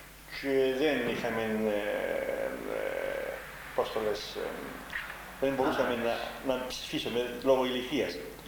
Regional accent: Cyprus; Το δημοτικό κατεβέχτας είναι το στο χωριό μου στις Τιέρας.

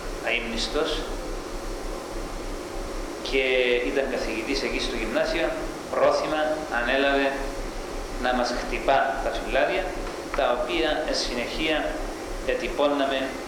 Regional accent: Kinousa, Paphos District, Cyprus; born there; 13 Νοεμβρίου 1939 στην Κινούσαν της Πάφου.

